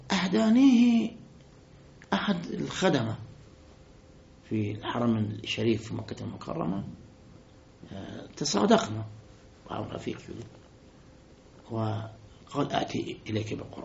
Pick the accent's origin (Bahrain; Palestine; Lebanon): Lebanon; فالآن عندنا في لبنان